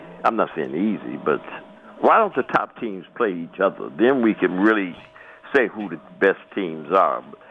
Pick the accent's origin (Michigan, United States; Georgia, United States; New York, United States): Michigan, United States; Detroit; And you know I grew up in Detroit, so I'm very happy that you're there.